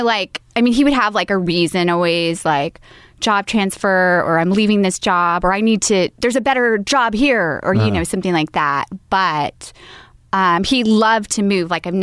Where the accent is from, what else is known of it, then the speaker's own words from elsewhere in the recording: Kansas, United States; born there; about it, but it's a small town in Kansas.